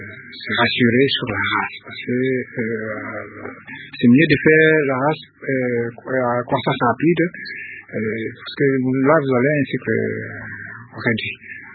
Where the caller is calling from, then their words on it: Beni, North Kivu, DR Congo; Ici, chez nous, à l'Est